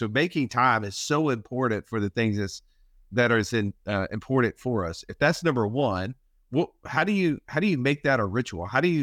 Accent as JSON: {"language": "English", "region": "Alabama", "country": "United States", "said": "we're rednecks from Alabama"}